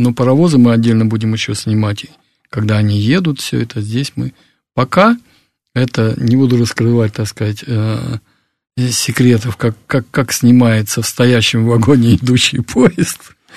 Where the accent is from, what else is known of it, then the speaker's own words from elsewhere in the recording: Far East, Russia; born there; Я родился на Дальнем Востоке, в военном городке.